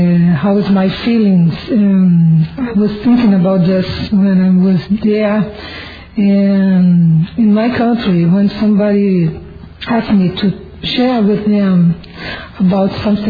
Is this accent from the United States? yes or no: no; Brazil; English is a second language; I'm from Brazil